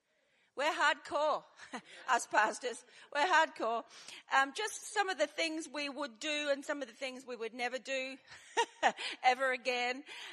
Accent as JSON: {"language": "English", "country": "Australia", "moved": "as an adult", "lives_now": "United Kingdom", "said": "And so we came from Australia 25 years ago. Dave and I was 4 months pregnant. We knew nobody in the UK whatsoever"}